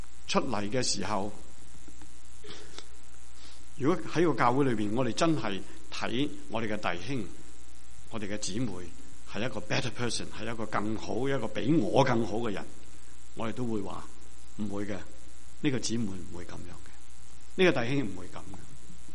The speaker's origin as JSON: {"language": "Chinese", "region": "Guangdong", "country": "China", "said": "即是等于我们广东人呢骂人骂得很劲的时候呢"}